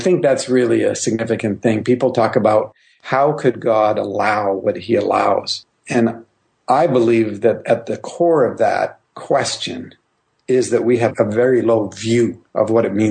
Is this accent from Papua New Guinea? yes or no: yes; Highlands, Papua New Guinea; also born or lived in Grande Prairie, Canada; I was born in Canada, Grand Prairie, Alberta, Canadian citizenship. But I was a year old when my parents and I moved to the highlands of New Guinea, where I grew up